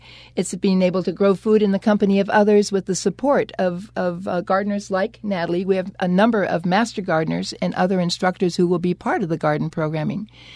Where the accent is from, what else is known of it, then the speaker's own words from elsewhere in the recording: Minnesota, United States; I grew up in Minnesota, and I used to go down to Grandpa's farm in Iowa, and I ended up not having that skill set.